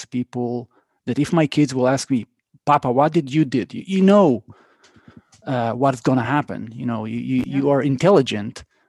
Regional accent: Israel; English is a second language; maybe also because I'm from Israel

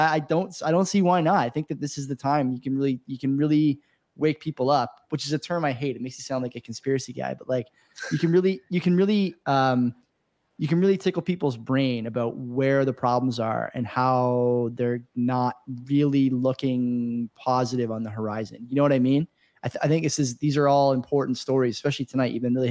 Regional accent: Canada; I mean, not us, we're Canadian, but we have our own problems, I'm sure.

